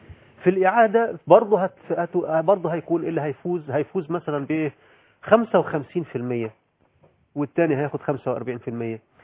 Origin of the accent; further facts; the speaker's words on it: Egypt; الكلام ده ما كانش عندنا في مصر لانه غير مطروح.